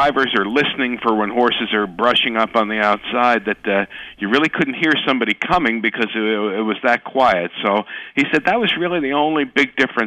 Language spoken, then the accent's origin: English; New Jersey, United States; Well, it was my idea, and I grew up here in New Jersey, and I was a fan of the sport